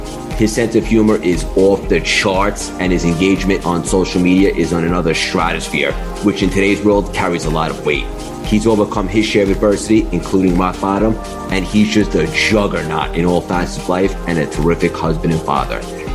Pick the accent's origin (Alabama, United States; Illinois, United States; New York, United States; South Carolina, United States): New York, United States; Long Island; We're both from Long Island.